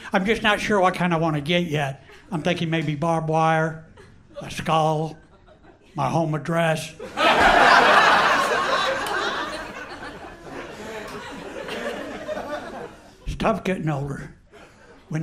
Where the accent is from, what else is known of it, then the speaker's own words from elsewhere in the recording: Houston, Texas, United States; I'm from Houston, Texas, and I can now ride the city buses in Houston for free